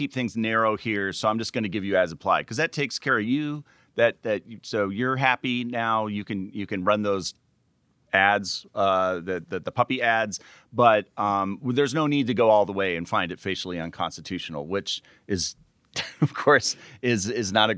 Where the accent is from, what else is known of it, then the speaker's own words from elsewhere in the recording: Minnesota, United States; because it's from my home state of Minnesota